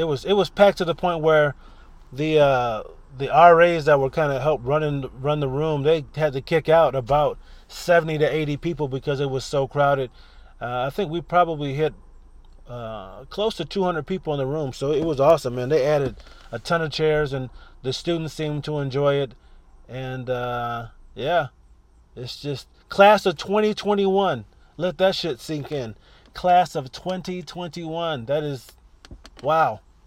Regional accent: Rochester, New York, United States; we kind of had a similar, you know, experience growing up in Rochester.

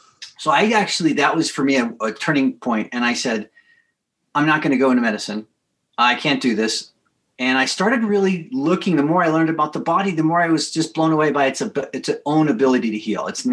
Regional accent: San Diego, California, United States; Well, my background, I grew up in San Diego, oldest of five, big family.

